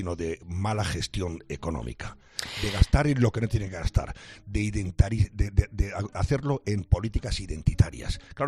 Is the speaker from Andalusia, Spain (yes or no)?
yes; Andalusia, Spain; y yo como andaluz lo repruebo totalmente